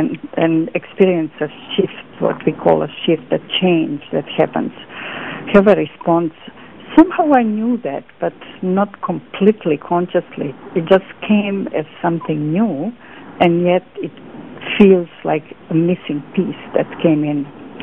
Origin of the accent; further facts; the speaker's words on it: Canada; being Canadian, I am amazed every spring that anything would grow out of the frozen desert that covered my environment for months.